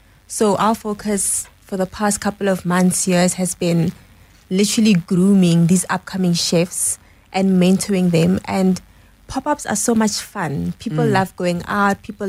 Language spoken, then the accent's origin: English; Pretoria, Gauteng, South Africa; Well, we are from Mamelodi, a township in Pretoria, and we grew up with a mom who loved cooking.